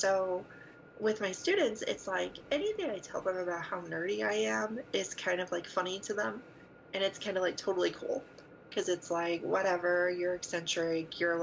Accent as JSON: {"language": "English", "town": "St. Louis", "region": "Missouri", "country": "United States", "tie": "born or raised there", "said": "I never really, so where I used to live, I grew up in St. Louis, I never found a group."}